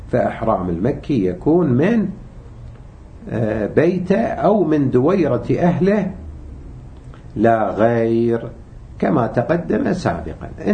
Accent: Najaf, Najaf Governorate, Iraq; عندنا بالنجف خان الربع وبعدين خان النص

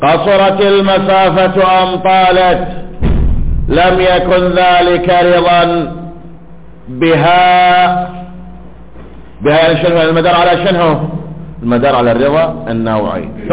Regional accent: Al-Ahsa, Eastern Province, Saudi Arabia; كما هو معروف سابقا عندنا في الاحساء كان متوفر وموجود

